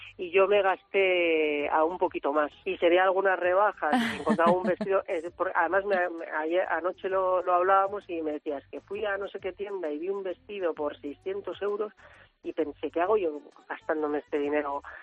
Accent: San Sebastián, Basque Country, Spain; como somos de Donosti todos y nos gusta cocinar como buenos vascos

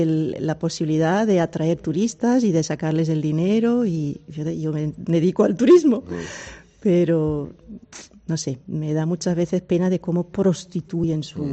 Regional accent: Frankfurt, Hesse, Germany; now in Córdoba, Spain; Me he criado en Alemania. O sea que yo nací en Alemania, en Frankfurt, pero de padre español y de madre alemana, y llevo ya en Córdoba pues 23 años.

